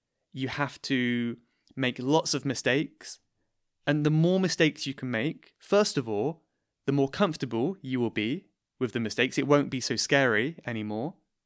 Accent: South West England, United Kingdom; I am from Cornwall, as many of you might know. And Cornwall is like very rural, it's a countryside.

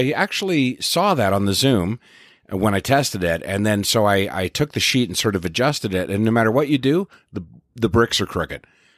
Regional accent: Newfoundland and Labrador, Canada; I remember growing up in Newfoundland and watching ITV, particularly the car commercials.

